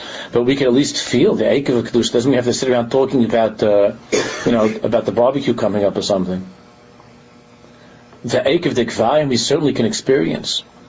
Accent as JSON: {"language": "English", "country": "United States", "tie": "born or raised there", "said": "growing up in America usually means that you're going to get pickpocketed or something like that."}